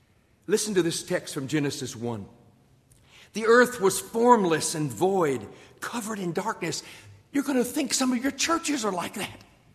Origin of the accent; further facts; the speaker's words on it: Virginia, United States; I'm from Virginia.